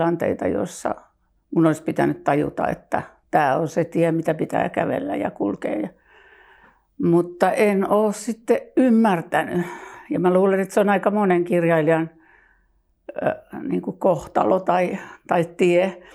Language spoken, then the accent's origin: Finnish; Ylöjärvi, Pirkanmaa, Finland; now in Tampere, Finland; hei. Oon kotoisin Ylöjärveltä ja asun Tampereella nykyään. Ja Pispalassakin on vähän juuria, tai aika paljonkin.